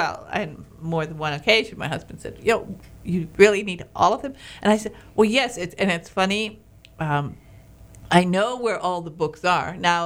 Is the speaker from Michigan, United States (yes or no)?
yes; Baraga, Michigan, United States; So it's a wonderful place to grow up. I was born in Baraga, Michigan, and then my father had 12 brothers and sisters, so there are cousins and relatives all over that area